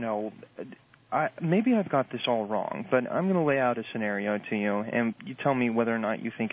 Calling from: Rockville, Maryland, United States; I'm calling from Rockville, Maryland.

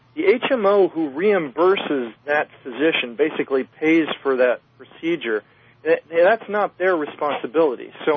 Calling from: Minnesota, United States; from Minnesota.

